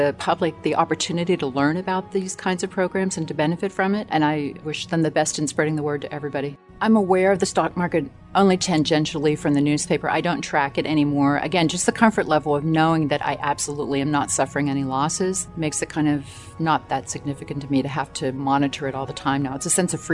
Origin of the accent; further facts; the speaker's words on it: Phoenixville, Pennsylvania, United States; I'm from Phoenixville, Pennsylvania.